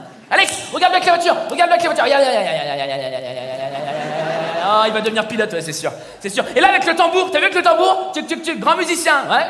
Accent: Paris, Île-de-France, France; je suis parisien et superficiel. Wouh! J'habite une ville, il fait gris 300 jours par an.

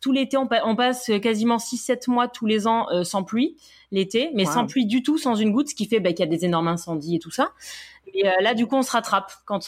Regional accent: Grasse, Provence-Alpes-Côte d'Azur, France; Alors moi et mon mari, hein, tous les deux, on est de la Côte d'Azur, on est de Grasse

